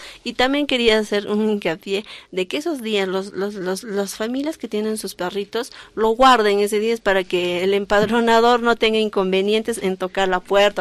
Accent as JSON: {"language": "Spanish", "country": "Peru", "said": "Que nosotros como participemos, ¿no?, como peruanos en ese día"}